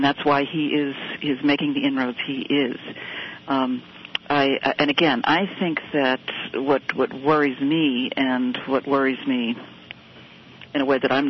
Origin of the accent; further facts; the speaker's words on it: Massachusetts, United States; I'm from Massachusetts, where we've had two candidates who have managed to have that broad support